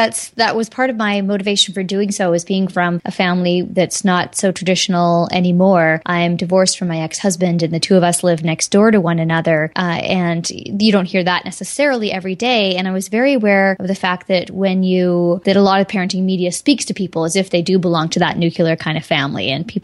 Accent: Alberta, Canada; also born or lived in West Coast; And I grew up partly on the West Coast and then partly also in rural Alberta.

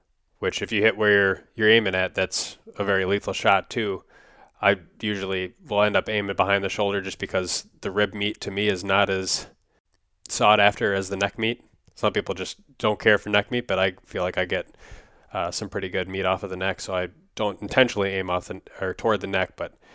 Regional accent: Wisconsin, United States; So when I was growing up in Wisconsin, I was using a 12-gauge with rifled slugs

